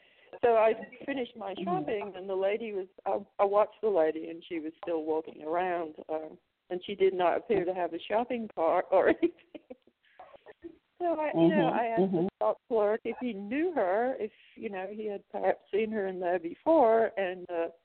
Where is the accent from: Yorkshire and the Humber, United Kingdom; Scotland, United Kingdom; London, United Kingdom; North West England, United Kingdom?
North West England, United Kingdom; Liverpool; born there; That's right. I was born in Liverpool.